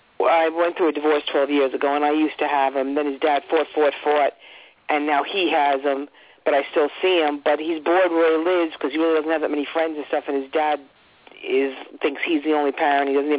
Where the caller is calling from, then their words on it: Long Island, New York, United States; from Long Island, and I just wanted to see what great things you see for the next month for me.